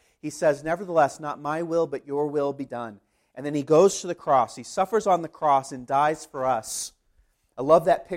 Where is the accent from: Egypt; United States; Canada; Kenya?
Kenya; I grew up in Kenya.